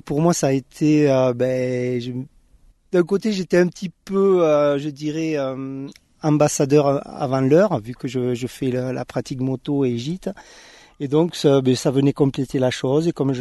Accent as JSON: {"language": "French", "town": "Paris", "region": "Île-de-France", "country": "France", "tie": "born there", "said": "Je suis pourtant pas trop lausérien parce que je suis né à Paris, parce que mes parents sont partis à l'époque à Paris travailler. Mais j'ai mes racines ici"}